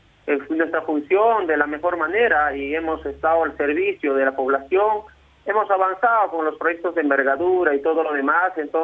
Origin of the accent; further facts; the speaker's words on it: Yungar, Ancash, Peru; Soy de Perú, del departamento de Ancash, provincia de Carhuaz, del distrito de Yungar.